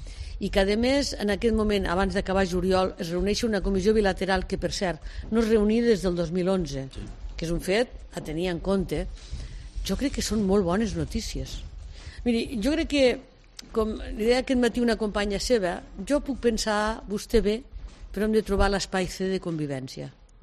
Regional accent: Bellloc d'Urgell, Catalonia, Spain; born there; now in Lleida, Spain; De Belllloc, nascuda a Belllloc d'Urgell, visco a Lleida des de fa molts anys, la qual cosa no m'impedeix dels dos llocs i soc sempre de Lleida. Lleida és casa meva.

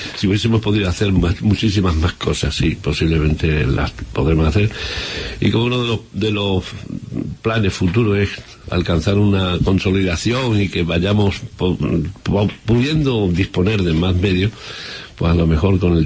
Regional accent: Badajoz, Extremadura, Spain; estoy jubilado y estoy dedicándome a una acción. Y como soy de Badajoz, me gusta mucho la gente, quiero muchísimo a esta ciudad y a esta región

